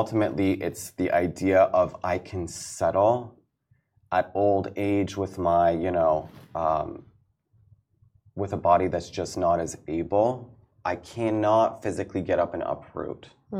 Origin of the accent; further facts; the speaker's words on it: California, United States; also born or lived in Iran; So originally, my parents, I grew up in California. I was about 2 when we left Iran.